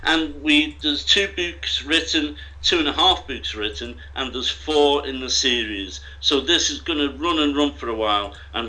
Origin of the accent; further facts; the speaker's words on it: Liverpool, North West England, United Kingdom; now in Hungary; Yeah, I am from Liverpool.